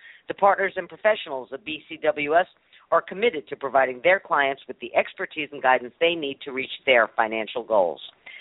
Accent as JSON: {"language": "English", "town": "New York City", "region": "New York", "country": "United States", "tie": "born or raised there", "said": "I grew up in New York City."}